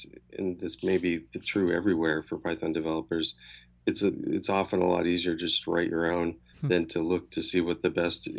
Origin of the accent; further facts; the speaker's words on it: Oregon, United States; I'm from Oregon, and we kind of, I don't know if it's just us, but we think about things a little differently.